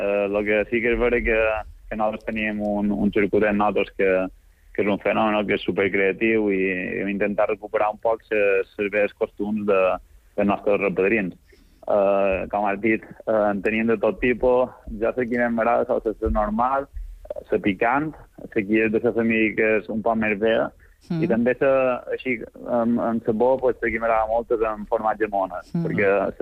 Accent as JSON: {"language": "Catalan", "town": "Maria de la Salut", "region": "Balearic Islands", "country": "Spain", "tie": "born or raised there", "said": "vaig començar a jugar a l'equip del meu poble, Maria de Salut, i vaig pegar les primeres passes allà."}